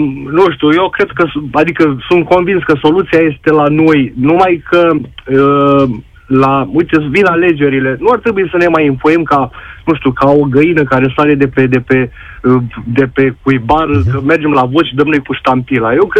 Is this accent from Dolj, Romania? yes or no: no; Târgu Jiu, Gorj County, Romania; Eu deloc sunt din Târgu Jiu